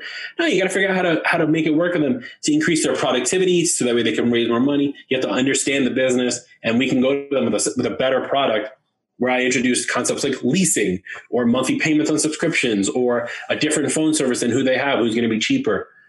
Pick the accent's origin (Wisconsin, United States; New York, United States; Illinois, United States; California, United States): New York, United States; I mean, I'm from New York, I'm originally from Long Island